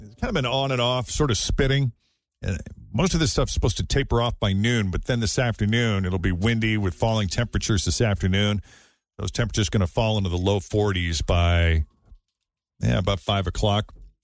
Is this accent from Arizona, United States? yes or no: no; Boston, Massachusetts, United States; my hometown of Boston does have the highest percentage of people with Irish ancestry at 22.8%.